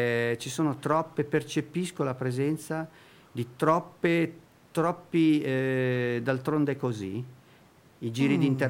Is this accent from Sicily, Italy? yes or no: no; Milan, Lombardy, Italy; born there; Ho 61 anni, sono nato qui, avendo origini metà lombarde e metà napoletan-calabresi, però sono nato a Milano e sento Milano, una Milano a cui tuttora voglio bene